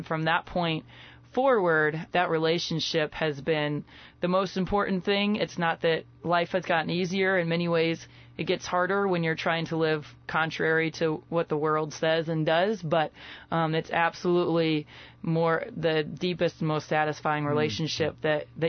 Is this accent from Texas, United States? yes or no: no; Champaign, Illinois, United States; I was born and raised in Champaign, and sports were a huge part of my life.